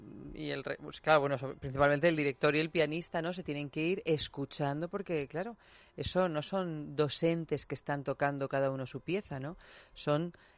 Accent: Albacete, Castilla-La Mancha, Spain; yo que soy de Albacete, que está muy influida por la cultura valenciana

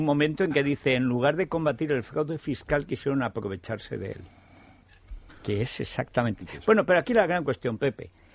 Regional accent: Spain; somos todos los españoles

